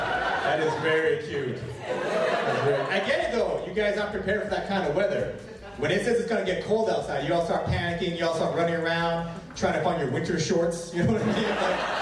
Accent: Canada; now in Texas, United States; I love living in Texas because I'm Canadian

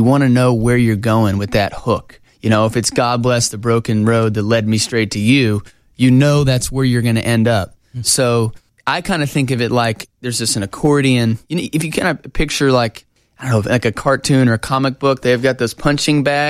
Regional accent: Pittsburgh, Pennsylvania, United States; also born or lived in New Jersey; But I grew up in Pittsburgh, age 4 to 18.

